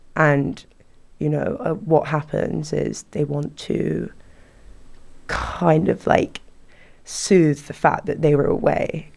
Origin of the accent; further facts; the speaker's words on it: London, United Kingdom; So I've grown up in London, Northwest London.